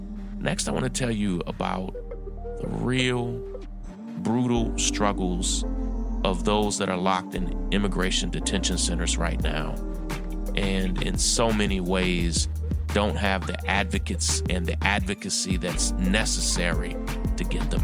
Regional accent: Brooklyn, New York, United States; In my hometown, my home borough of Brooklyn

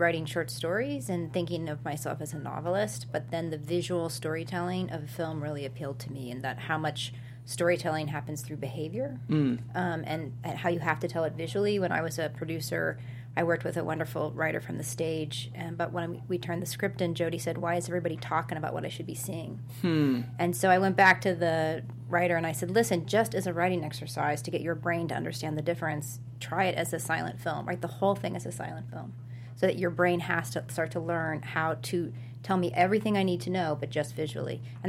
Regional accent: California, United States; No, I'm from California.

